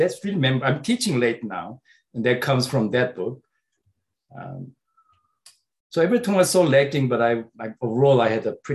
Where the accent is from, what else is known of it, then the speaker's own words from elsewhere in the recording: South Korea; Growing up in South Korea and growing up in only about a decade after the Korean War ended